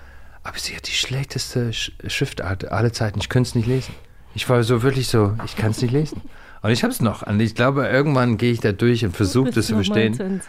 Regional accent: Ireland; German is a second language; das war ein Gespräch, dass ich vielleicht in mein Heimat bleiben sollte zu studieren.

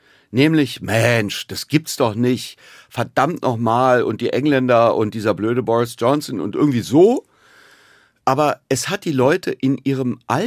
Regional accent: Berlin, Germany; diesen Irrsinn da irgendwie in mich aufzunehmen als Berliner

